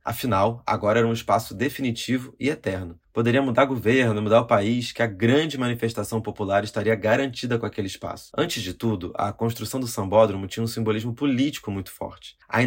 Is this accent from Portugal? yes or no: no; Rio de Janeiro, Brazil; eu cresci no Rio de Janeiro nessa época, em um bairro de um bom poder aquisitivo, de classe média alta.